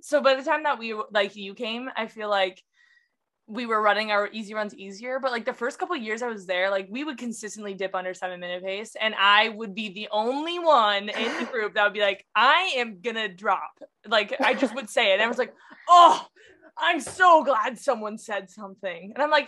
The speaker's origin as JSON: {"language": "English", "region": "California", "country": "United States", "tie": "born or raised there", "said": "I think that's just from growing up in California though."}